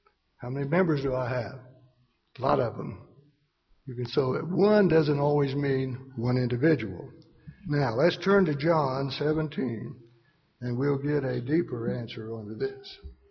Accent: Anderson, Indiana, United States; born there; I was born in Anderson, Indiana, but my mom must have went through Missouri

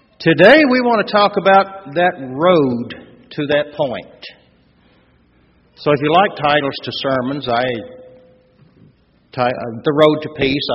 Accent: the South, United States; accent: Southern; also born or lived in South Florida; For those of you who don't understand me, I'm trilingual, actually. My first language is Southern.

